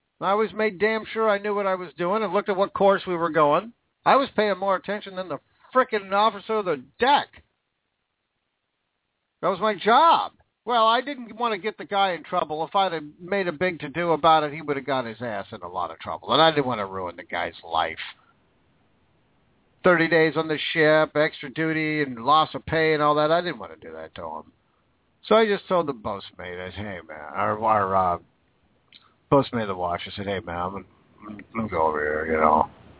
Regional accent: United States; I'm an American.

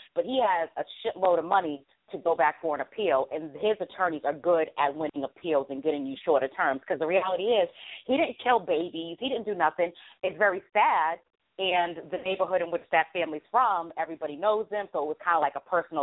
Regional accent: Boston, Massachusetts, United States; No, I mean, I'm from Boston, so it's like Patriots Nation all the freaking way

